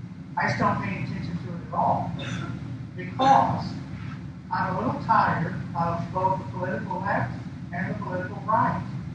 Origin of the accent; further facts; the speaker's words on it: United States; Now, I am an American and I'm proud of it.